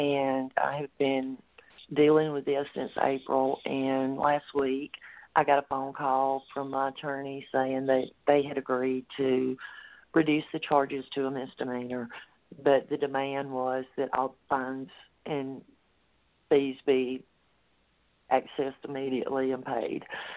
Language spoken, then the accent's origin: English; Mississippi, United States; now in Colorado, United States; I'm from Mississippi, and I had gotten really bad sick, and the doctors there had told me there was nothing else they could do.